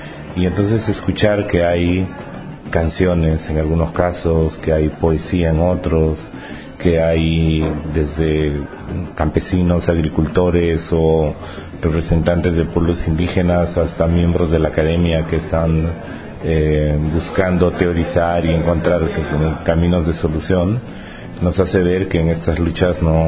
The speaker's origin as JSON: {"language": "Spanish", "region": "Cajamarca", "country": "Peru", "said": "de los Andes del norte de Perú, en la frontera con el Ecuador. Soy de Cajamarca."}